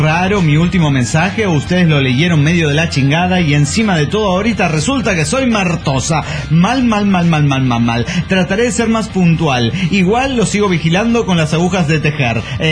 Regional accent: Zapopan, Jalisco, Mexico; de Zapopan.

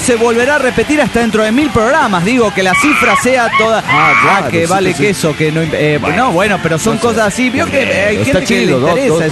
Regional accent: Bahía Blanca, Buenos Aires Province, Argentina; de Bahía Blanca, Argentina.

